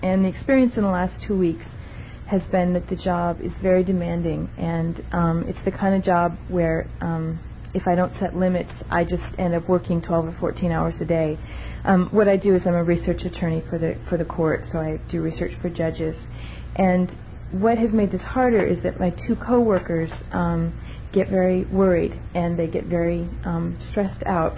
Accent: Menlo Park, California, United States; I'm from from Menlo Park, California

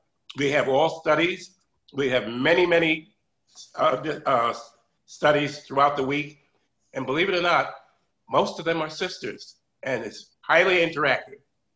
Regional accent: New Haven, Connecticut, United States; moved away as an adult; Well, I lived in New Haven, Connecticut until I moved to New York in 1961. I went to school there.

